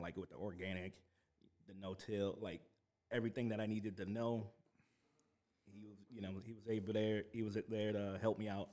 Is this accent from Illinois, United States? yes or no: yes; Chicago, Illinois, United States; I did not. I grew up in Inglewood.